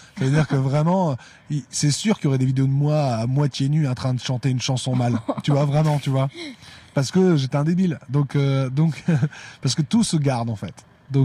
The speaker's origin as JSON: {"language": "French", "town": "Lille", "region": "Hauts-de-France", "country": "France", "said": "Moi, je suis lillois."}